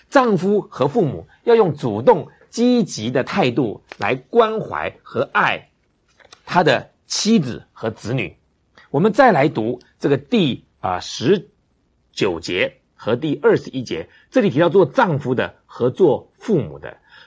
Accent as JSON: {"language": "Chinese", "country": "Taiwan", "said": "这个是我们台湾人表达爱的方式。"}